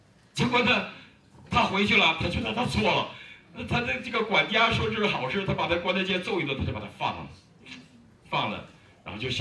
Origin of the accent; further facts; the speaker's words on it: China; 我今天讲到你们也会听得出来我是大陆来的吧？